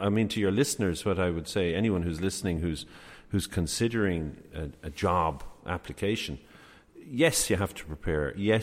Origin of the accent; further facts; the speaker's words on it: Galway, Connacht, Ireland; also born or lived in Donegal; I was born in Donegal. I worked, I moved from Donegal to Galway because my family worked in Galway. And then I grew up in Galway, was educated in Galway, went to college in Galway, did my degree in Galway, and then did my doctorate in Galway at the university there.